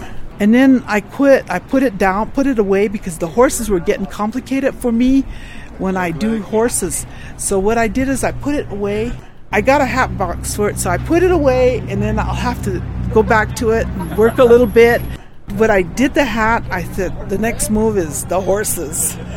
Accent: Alamosa, Colorado, United States; I'm from here in Alamosa.

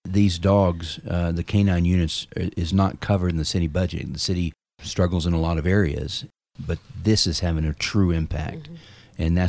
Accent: Lubbock, Texas, United States; Originally from Lubbock, Texas.

